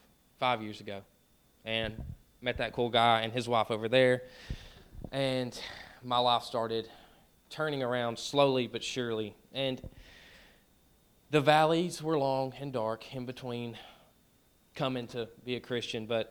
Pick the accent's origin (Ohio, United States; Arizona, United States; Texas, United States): Texas, United States; just because I'm from Coleman County, and you don't really hear that stuff up here.